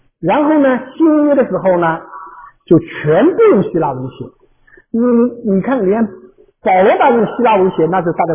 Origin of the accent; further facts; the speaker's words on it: China; 像我们中国人讲，你还讲的不是标准的汉语，你讲的是一种方言